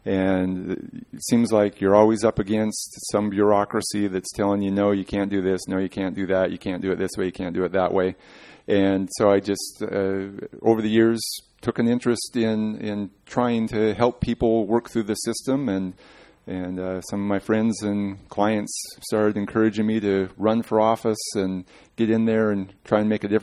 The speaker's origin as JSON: {"language": "English", "town": "Crescent City", "region": "California", "country": "United States", "tie": "born or raised there", "said": "I was born and raised in Crescent City, where the weather looks similar to this every day, but it rains, and not just a little mist like we're having here."}